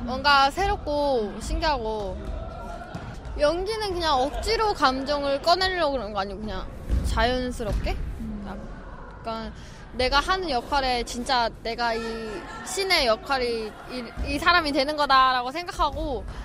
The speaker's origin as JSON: {"language": "Korean", "country": "China", "tie": "born there", "said": "중국에서 태어났어요. 엄마가 북한."}